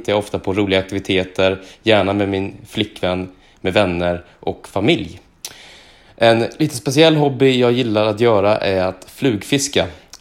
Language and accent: Swedish; Karlstad, Värmland, Sweden; flyttade till Karlstad för att min flickvän och sambo har fått en ny tjänst inom sin organisation samt att jag kommer ursprungligen från Karlstad och har familj och släkt där.